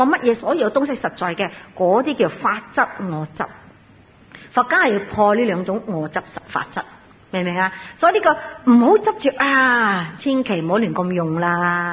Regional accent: Singapore; 我哋新加坡如果有咩事咧

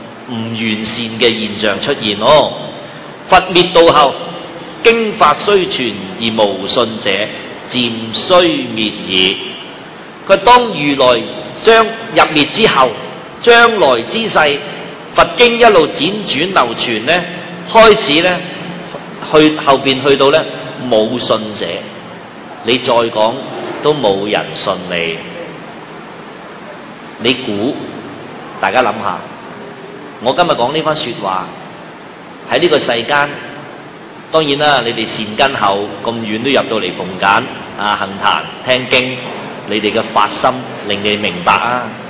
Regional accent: China; 嚟换呢系我哋中国人对于佛入涅槃嘅一个另外一个形容词

